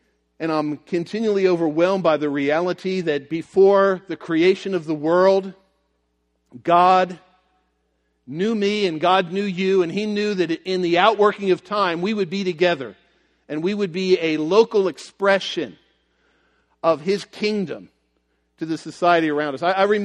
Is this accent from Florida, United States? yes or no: no; Hatboro, Pennsylvania, United States; I'm from Hatboro, the mighty Hatboro Horsham Hatters. You know, you've probably heard of us.